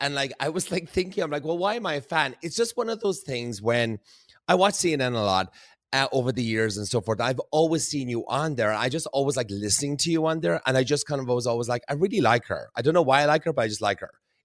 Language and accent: English; Ireland; I'm from Ireland, like, so we can barely speak English, first of all.